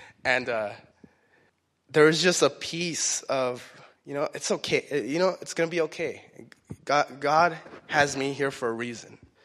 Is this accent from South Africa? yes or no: no; Mexico; I'm not a U.S. citizen. I'm from Mexico. I was born in Mexico, and at the time it was silly because my mom and dad were actually living in the United States at the time